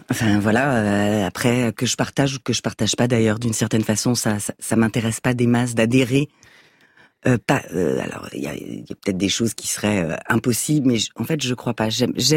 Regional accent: Paris, Île-de-France, France; also born or lived in Aubervilliers; Alors, j'ai grandi à Paris 18e, puis Aubervilliers

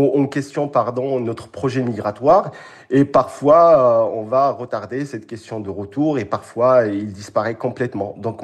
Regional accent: Morocco; French is a second language; moved away as an adult; now in France; Alors, moi, je suis marocain. Je suis arrivé en France en 2015

